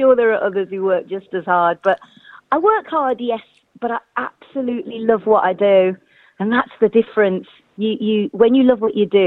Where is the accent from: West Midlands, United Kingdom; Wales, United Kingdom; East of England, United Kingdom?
West Midlands, United Kingdom; Wolverhampton; moved away as an adult; now in London, United Kingdom; Yes, I was. Yeah, born and raised in Wolverhampton. And then left there when I went and did my degree and then came to London to pursue music.